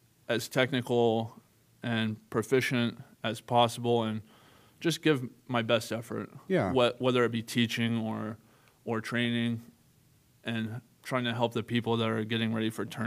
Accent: Huntsville, Alabama, United States; moved away as an adult; Yeah, I'm from Huntsville.

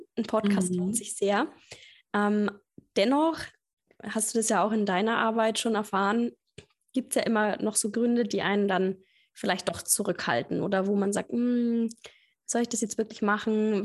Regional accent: Bavaria, Germany; wie man bei uns in Franken sagt

